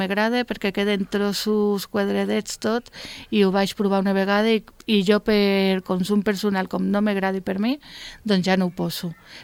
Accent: Ibiza, Balearic Islands, Spain; moved away as an adult; now in Formentera, Spain; jo soc eivissenca

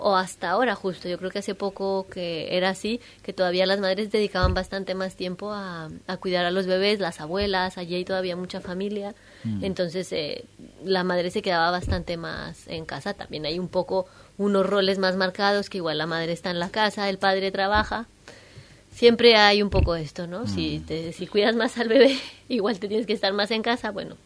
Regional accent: Colombia; Bueno, yo soy colombiana.

